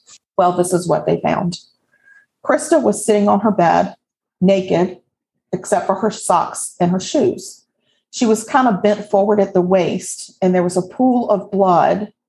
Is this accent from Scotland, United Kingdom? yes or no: yes; Scotland, United Kingdom; The wee hours of the morning, because I'm Scottish.